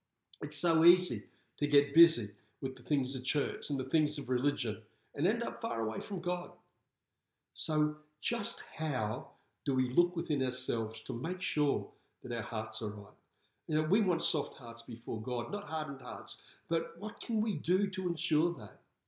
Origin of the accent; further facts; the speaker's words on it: Australia; born there; I thank him I was born in Australia. I thank him I was born in the 20th century.